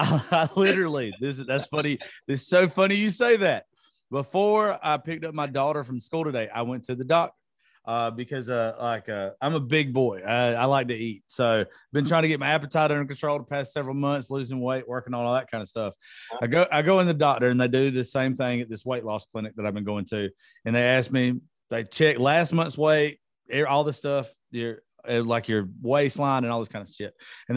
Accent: Georgia, United States; I started off drinking Jim Beam because I'm from Georgia.

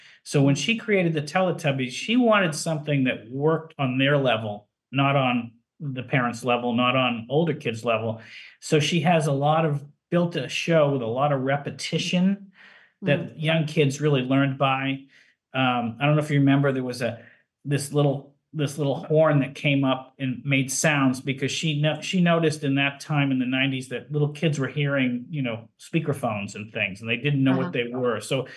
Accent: Boston, Massachusetts, United States; I was from Boston. So there was a show called Zoom up there.

